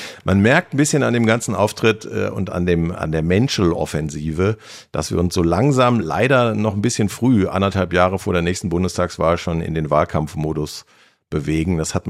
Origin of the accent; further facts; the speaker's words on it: Berlin, Germany; als Berliner, die Großstadt.